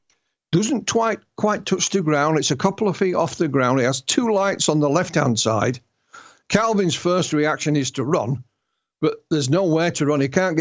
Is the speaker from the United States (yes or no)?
no; Yorkshire and the Humber, United Kingdom; Being a Yorkshireman, it's difficult to do an English accent, never mind anything else, you know.